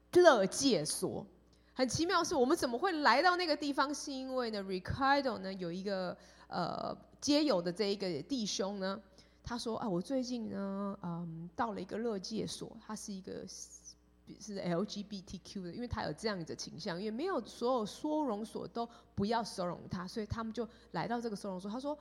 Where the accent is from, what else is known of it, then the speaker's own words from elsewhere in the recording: Taipei, Taiwan; 我从小在台北天母长大，我从来没有听过体花呢这个地方